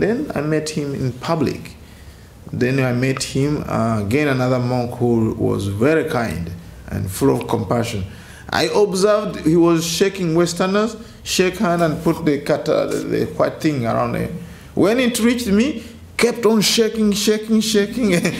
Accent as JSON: {"language": "English", "country": "Uganda", "second_language": "English", "said": "I come from Uganda."}